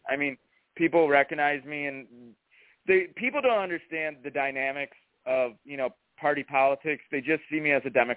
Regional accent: Macomb, Michigan, United States; So, you know, I grew up in Macomb. I know Macomb, you know, it's overly a working class community

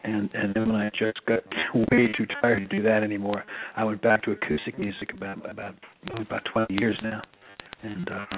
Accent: Rhode Island, United States; No, I'm a New England baby. I was raised in outside of Providence, Rhode Island, and I started playing music.

